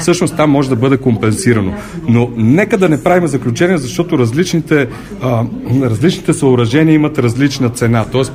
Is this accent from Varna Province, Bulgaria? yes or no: no; Pernik, Pernik Province, Bulgaria; И ние сме от Перник.